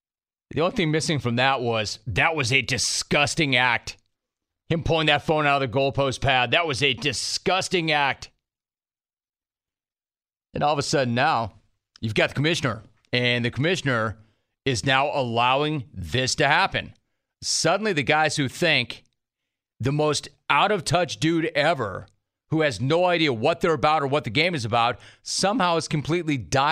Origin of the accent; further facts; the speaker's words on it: Sacramento, California, United States; dude, I'm from Sacramento.